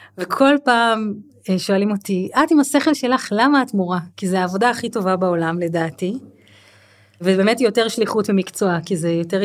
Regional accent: Jerusalem, Jerusalem District, Israel; גדלתי בקריית משה, ושם זה היה לא קל

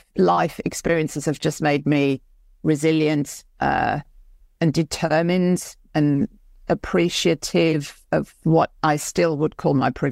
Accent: Germany; also born or lived in Canary Islands, Spain / Mallorca, Spain; even though I was born in Germany, literally 3 weeks later, we moved across to Spain, the Canary Islands. We also lived in Mallorca for a while.

